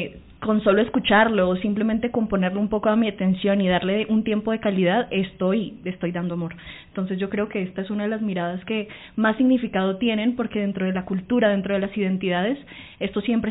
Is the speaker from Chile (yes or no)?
no; Leticia, Amazonas, Colombia; pues yo soy de Leticia, Amazonas, entonces pues claro, pues en este momento no estoy con ellos